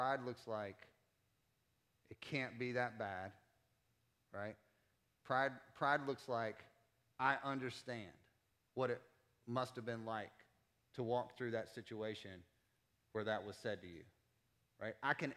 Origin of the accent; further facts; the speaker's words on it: Winston-Salem, North Carolina, United States; And if that's very foreign to what I experienced growing up in Winston-Salem, that's okay.